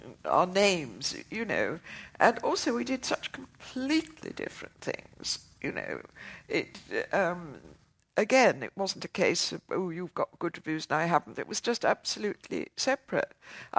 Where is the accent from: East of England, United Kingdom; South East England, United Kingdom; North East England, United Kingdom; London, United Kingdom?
South East England, United Kingdom; Oxford; I was brought up in Oxford, where my father was a don at the university.